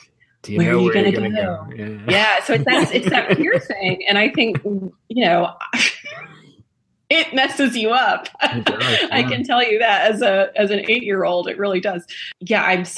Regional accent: Alabama, United States; I'm from Alabama. We've got them in Alabama too

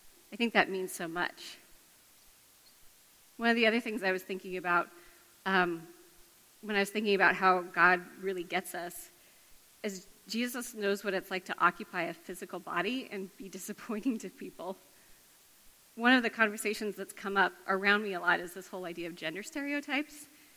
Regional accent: Washington, United States; I'm from Washington State originally

